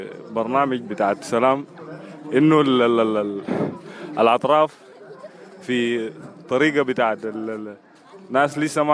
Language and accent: Arabic; South Sudan; أنا كمواطن جنوبي